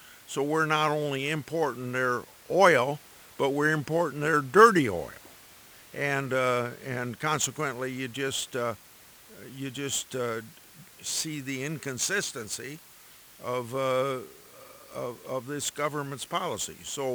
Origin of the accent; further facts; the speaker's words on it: New Hartford, United States; A gas at my hometown filling station was $3.99 in New Hartford.